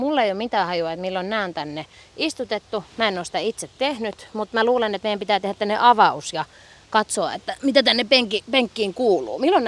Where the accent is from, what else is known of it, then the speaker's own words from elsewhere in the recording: Kerava, Uusimaa, Finland; Mä oon ite kotoisin Keravalta ja Keravaa pidetään tämmöisenä valkosipulikaupunkina ainakin kerran vuodessa, sillä siellä on tämmöiset valkosipulifestarit